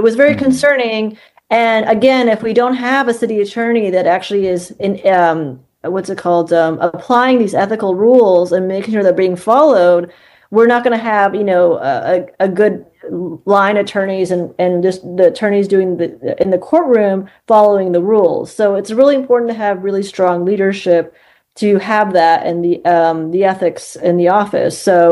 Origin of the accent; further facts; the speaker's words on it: Canoga Park, California, United States; also born or lived in North Hollywood / Whittier; I was raised by a single mom and we moved around a lot in different cities in Southern California. I grew up in Canoga Park in North Hollywood and Whittier.